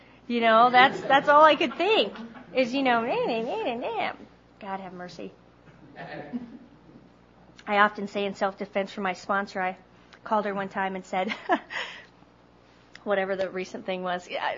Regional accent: Montana, United States; I'm from Montana, so it was a skiing kind of thing.

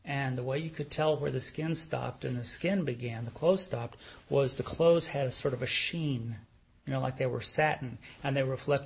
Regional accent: Dallas, Texas, United States; I'm from Lake Highlands, right? I mean, I'd never seen anything like that before in my life.

